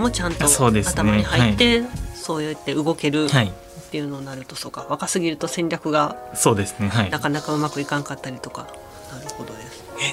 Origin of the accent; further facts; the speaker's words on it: Kansai, Japan; 私関西の人間なんですけど